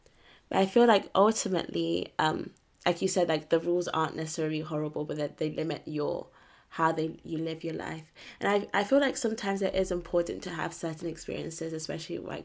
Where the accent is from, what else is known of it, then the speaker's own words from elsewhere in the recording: Nigeria; born there; I was born in Nigeria. My parents were like fully born in Nigeria.